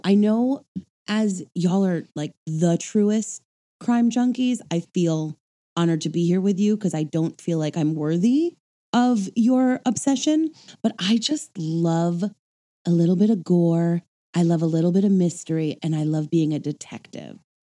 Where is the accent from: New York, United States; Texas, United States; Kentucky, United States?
New York, United States; Hewlett; I grew up in the Five Towns, a town called Hewlett.